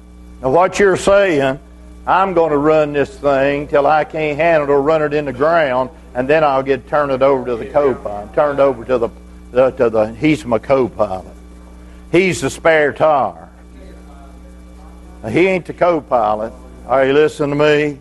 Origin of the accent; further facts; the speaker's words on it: West Virginia, United States; born there; I was born in West Virginia in the night at about 10 o'clock at night, but I ain't been in the dark all my life.